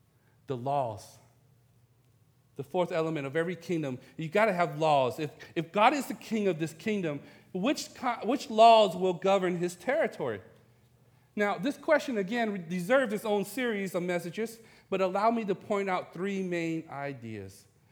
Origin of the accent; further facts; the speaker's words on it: Vietnam; English is a second language; now in United States; You know, I'm from Vietnam, we didn't get a chance to vote, okay?